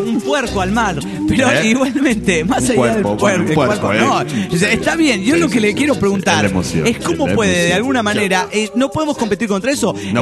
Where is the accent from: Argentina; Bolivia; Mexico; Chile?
Mexico; Monterrey, Nuevo León; Soy el danzonero de Monterrey.